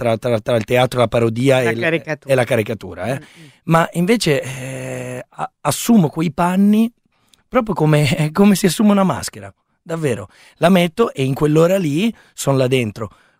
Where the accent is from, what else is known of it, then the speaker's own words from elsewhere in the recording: Milan, Lombardy, Italy; io vengo dalla Barona, quindi quindi sono, in quanto ragazzo della Barona, ogni tanto ho delle espressioni facciali e comportamentali